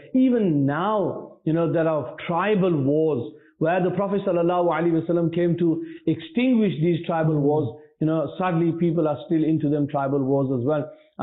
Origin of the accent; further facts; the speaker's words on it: Yorkshire and the Humber, United Kingdom; I am a Yorkshireman, me.